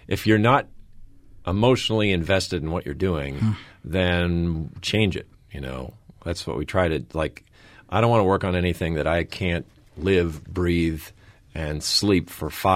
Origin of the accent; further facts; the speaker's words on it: Minnesota, United States; I grew up in Minnesota. We had relatives in California, and we'd drive across the country.